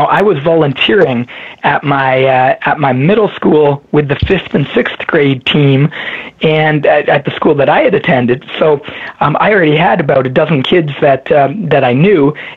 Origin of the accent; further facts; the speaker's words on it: Windsor, Ontario, Canada; growing up in my hometown in Windsor, Ontario, just across the border from Detroit.